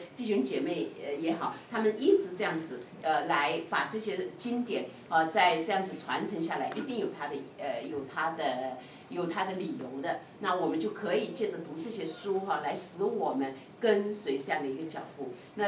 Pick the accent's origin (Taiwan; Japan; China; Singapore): China; 你知道我们中国人哈，我觉得其实是非常可惜的一件事情。中国人一直寻求一件事情，就是天人合一。